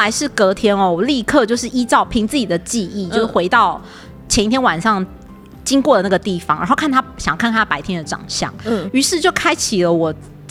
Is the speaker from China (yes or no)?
no; Taiwan; 我说，对啦，我是台湾来的